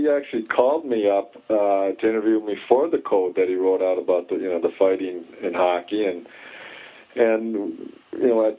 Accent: Minnesota, United States; because, you know, he's from Minnesota, I'm from Minnesota.

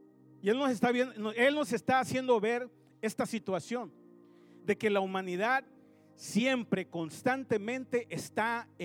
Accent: Puerto Rico; Sorry, se me trabó la... Es que soy puertorriqueño.

